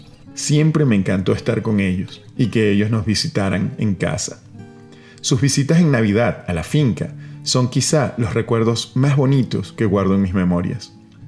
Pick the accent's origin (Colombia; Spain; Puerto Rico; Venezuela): Venezuela; ¿Cómo podría dejar que se perdiera ese legado tan nuestro como venezolanos y como calabreses?